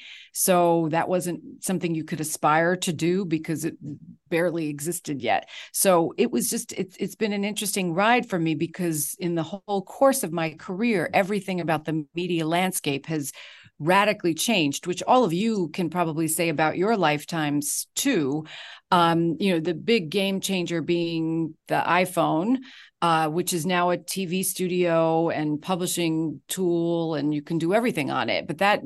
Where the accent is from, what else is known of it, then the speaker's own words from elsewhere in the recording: Brooklyn, New York, United States; I grew up in Brooklyn, New York, and I always knew I wanted to be a journalist.